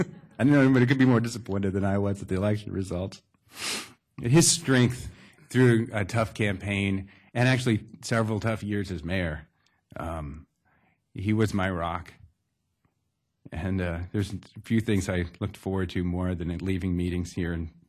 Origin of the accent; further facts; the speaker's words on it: Chapel Hill, North Carolina, United States; I'm proud of where I'm from. I'm from Chapel Hill.